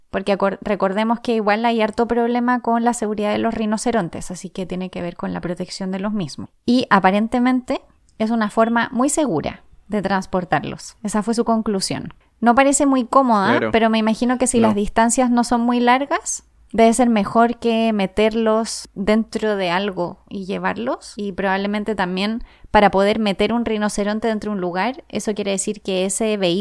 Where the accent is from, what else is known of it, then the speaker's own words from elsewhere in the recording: Madrid, Community of Madrid, Spain; Cuando era chica en Madrid, una amiga mía vivía en un lugar